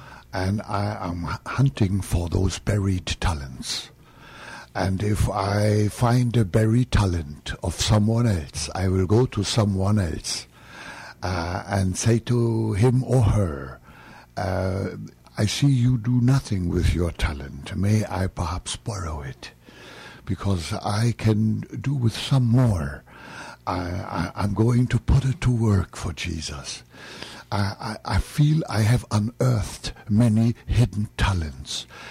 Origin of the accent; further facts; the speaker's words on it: Germany; I come from Germany, and I emphasized my Germanness